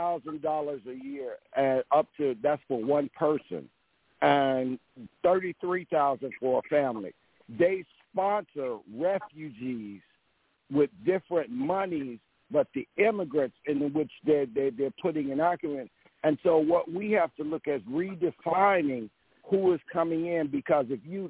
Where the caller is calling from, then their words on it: DeKalb, Illinois, United States; I am calling you from DeKalb, Illinois. I'm originally from. I'm here. I'm at my mom's.